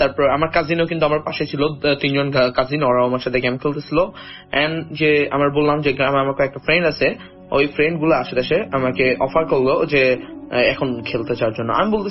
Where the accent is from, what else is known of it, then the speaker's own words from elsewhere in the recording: Karnai, Rangpur Division, Bangladesh; ঘটনাটা মূলত আমাদের গ্রামে ঘটেছিল। গ্রাম আমাদের গ্রামের কোথায় যদি বলে দিই, সেটা হচ্ছে পীরগঞ্জ উপজেলা, ঠাকুরগাঁ জেলার পীরগঞ্জ উপজেলার কর্ণাই গ্রামে হবে।